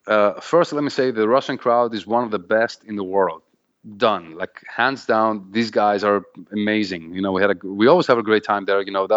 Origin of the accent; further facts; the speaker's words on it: Greece; English is a second language; that's funny because I'm a Christian Orthodox too. You know, I'm from Greece, so my passport says Christian Orthodox